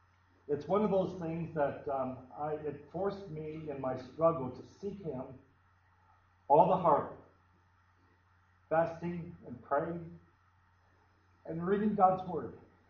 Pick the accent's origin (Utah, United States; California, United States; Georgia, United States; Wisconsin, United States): Wisconsin, United States; Milwaukee; born there; I was born here in Milwaukee in 1943.